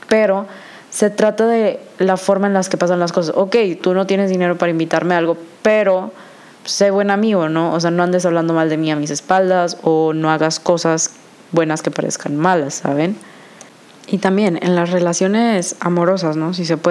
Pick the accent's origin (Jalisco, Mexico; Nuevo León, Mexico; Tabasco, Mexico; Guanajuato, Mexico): Nuevo León, Mexico; Monterrey; tengo 21 años y soy de Monterrey.